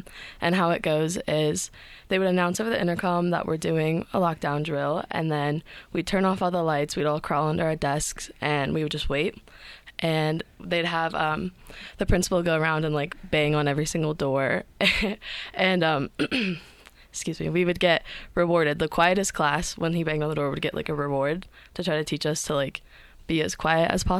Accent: Colorado, United States; So I grew up in Colorado. So school shootings has always been part of the conversation.

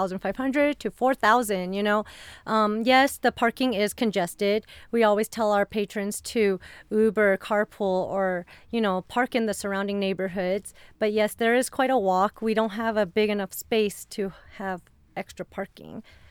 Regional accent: Westwood, United States; I grew up in Westwood, and our community is Westwood, and it is very diverse.

